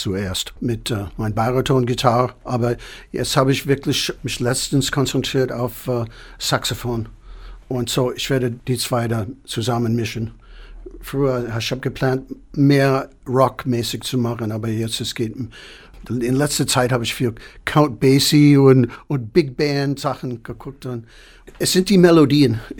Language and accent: German; United States; German is a second language; Und ich bin Amerikaner, ich nehme das wirklich im Ernst.